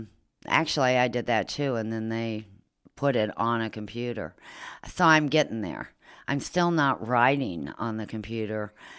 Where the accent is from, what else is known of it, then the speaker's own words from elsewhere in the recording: Ireland; It's a hard book to read, but being Irish, and I love his writing.